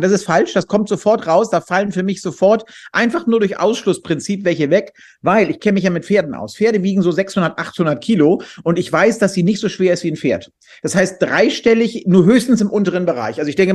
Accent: Hamburg, Germany; bin als Bayer verkleidet zum Oktoberfest gegangen als Hamburger.

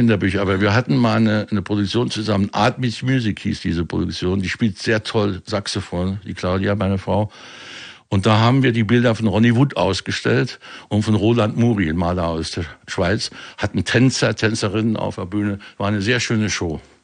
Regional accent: Saarland, Germany; Ich bin Saarländer, ich weiß, wo Honecker herkommt. Der ist 30 Kilometer von meinem Geburtsort.

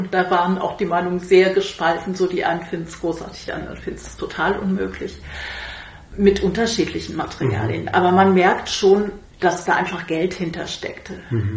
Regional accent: Netherlands

